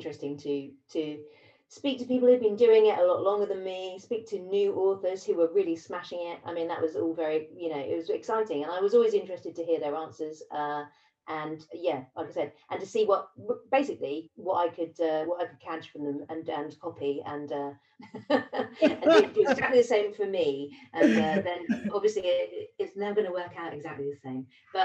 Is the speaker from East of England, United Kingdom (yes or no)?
yes; East of England, United Kingdom; accent: British; I was born with this British accent. People slap the classy label on it. So, I'm from Essex, really.